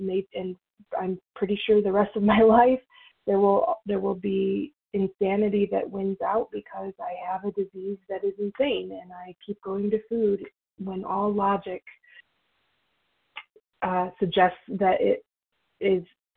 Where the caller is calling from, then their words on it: Michigan, United States; I'm calling from Michigan.